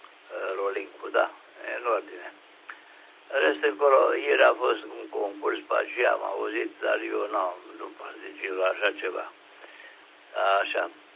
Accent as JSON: {"language": "Romanian", "town": "Craiova", "region": "Dolj", "country": "Romania", "said": "cu bună giornata la dumneata, dimineața la noi aici în Craiova și nu numai"}